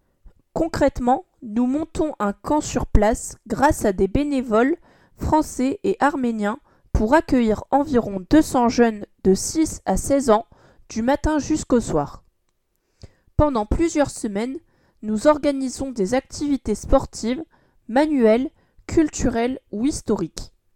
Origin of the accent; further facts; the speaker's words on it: Clamart, Île-de-France, France; Je suis née dans les Hauts-de-Seine à Clamart et j'y ai grandi, mais mes deux parents sont arméniens et je baigne dans cette culture depuis toujours. Je parle la langue, je fais de la danse arménienne, je suis proche de la communauté.